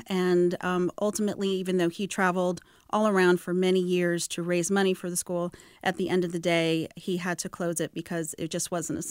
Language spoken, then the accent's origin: English; New York City, New York, United States; So it's very, I grew up on the Upper West Side, but my school was in Greenwich Village, which required a subway train ride